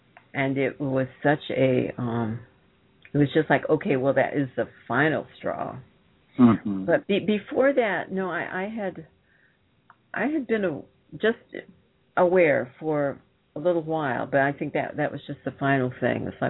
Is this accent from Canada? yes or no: no; United States; there's wonderful people in this country.